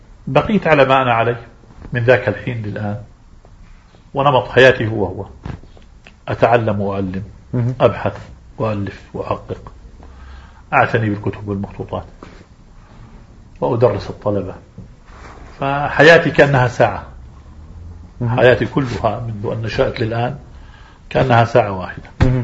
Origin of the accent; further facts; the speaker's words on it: Amman, Amman Governorate, Jordan; also born or lived in Jerusalem; ثم جئنا إلى عمان واستقررنا في عمان من سنة 67 إلى الآن.